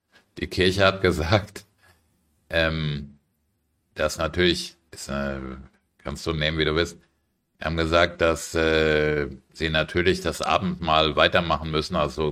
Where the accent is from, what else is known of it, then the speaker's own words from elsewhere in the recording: Germany; now in Cyprus; weil ich bin ja Deutscher.